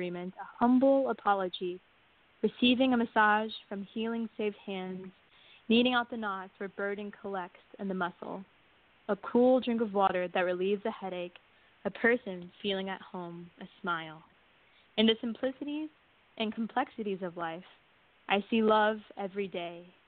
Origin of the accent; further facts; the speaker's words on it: Houston, Texas, United States; I'm from Houston, Texas.